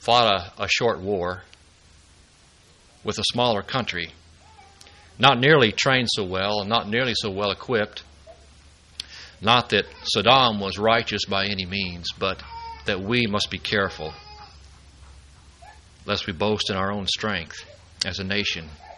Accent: United States; And I just wanted to mention that I, as an American, walking around, sometimes I don't see.

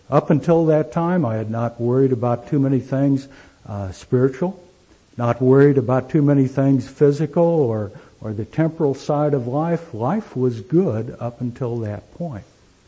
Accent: Independence, Missouri, United States; born there; Or I was born in Independence.

